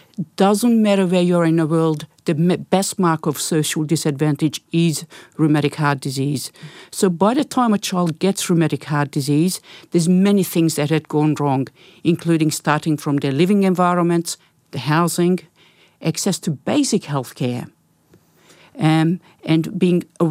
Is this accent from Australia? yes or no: yes; Australia; When I first started attending international conferences and I was identified as an Australian speaker, they kind of looked at me and said, what would you know about rheumatic heart disease? You live in one of the richest countries in the world.